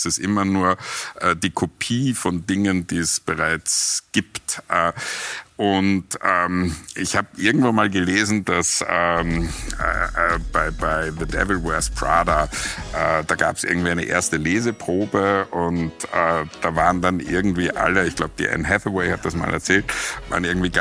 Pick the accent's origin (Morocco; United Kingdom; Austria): Austria; unserer Identität als Österreicher